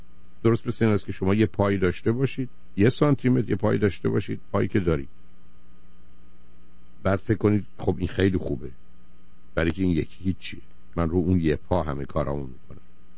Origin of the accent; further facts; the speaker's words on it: Iran; moved away as an adult; now in United States; من وقتی از ایران آمدم